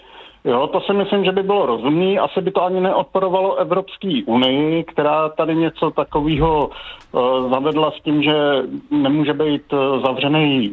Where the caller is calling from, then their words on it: Jindřichův Hradec, South Bohemian Region, Czechia; z Jindřichova Hradce.